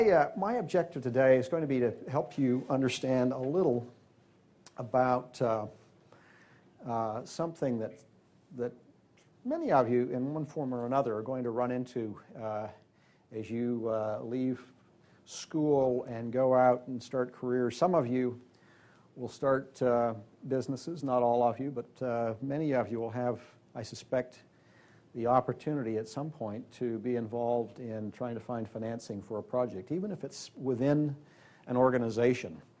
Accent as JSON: {"language": "English", "town": "Salt Lake City", "region": "Utah", "country": "United States", "said": "But I come from Salt Lake City"}